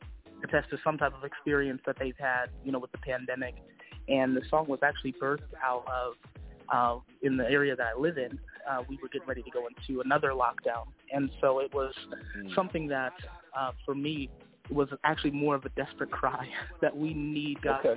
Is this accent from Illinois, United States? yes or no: yes; Illinois, United States; I'm from Illinois, and basically just a husband, a father, and a young man who loves the Lord.